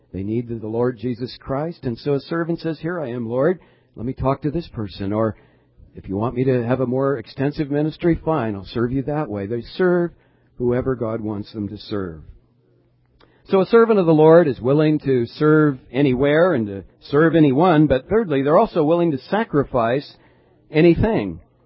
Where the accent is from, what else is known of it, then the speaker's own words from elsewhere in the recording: California, United States; And I'm from Southern California. I like the mountains and the beach and all of that good stuff.